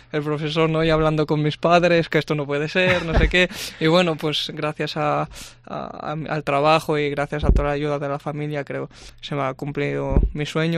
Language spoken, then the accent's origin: Spanish; La Seu d'Urgell, Catalonia, Spain; also born or lived in Lleida / Girona; yo nací en Lleida, ¿no? Entonces, bueno, a los dos años por ahí, sí. Ya sé que me fui a la Seu d'Urgell. Y nada, pasé ahí pues hasta 16 años